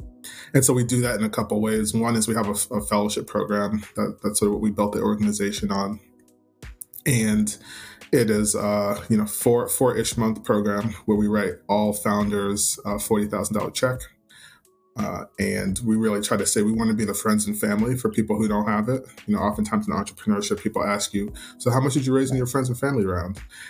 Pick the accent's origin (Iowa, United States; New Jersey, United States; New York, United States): New Jersey, United States; now in New Orleans, United States; I live in New Orleans, but was born and raised in New Jersey.